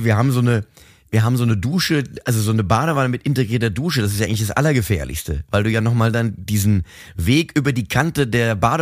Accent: Mainz, Rhineland-Palatinate, Germany; wir als Mainzer, wir sind eigentlich ganzjährig auf einer innerlichen Karnevalssitzung. Fasnacht, wie wir übrigens hier bei uns sagen.

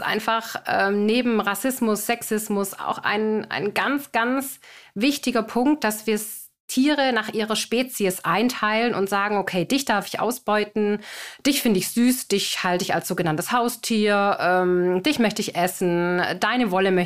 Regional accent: Baden-Württemberg, Germany; accent: Swabian; ich komme aus dem Schwabenland.

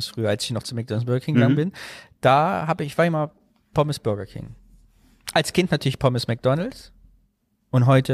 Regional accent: Cologne, North Rhine-Westphalia, Germany; wo ich herkomme, aus Köln

